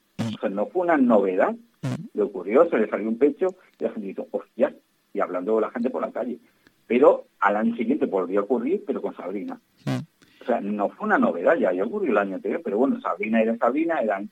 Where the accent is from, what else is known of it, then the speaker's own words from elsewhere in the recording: Valencian Community, Spain; yo de donde soy, la cadena autonómica se llamaba Canal Nou, y naciendo en el 89